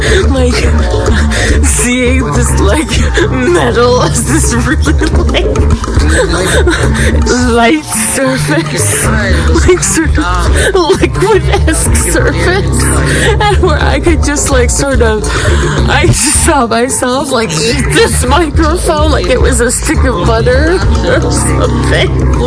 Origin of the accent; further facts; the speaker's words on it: Germany; I'm from Germany.